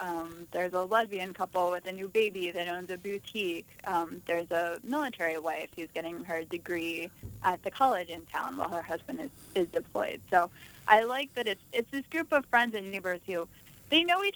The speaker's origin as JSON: {"language": "English", "town": "Pittsburgh", "region": "Pennsylvania", "country": "United States", "tie": "born or raised there", "said": "I remember I grew up in Pittsburgh, and she came to Pittsburgh"}